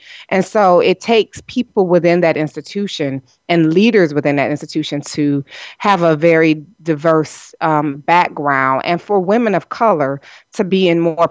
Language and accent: English; Detroit, Michigan, United States; Well, I'm from Detroit. I was born and raised there. My husband's from Detroit. My family lives there. And so for me, Detroit is personal.